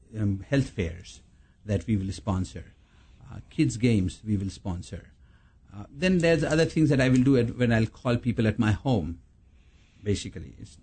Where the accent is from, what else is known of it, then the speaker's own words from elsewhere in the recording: India; But we come from India where work ethics are just second to none.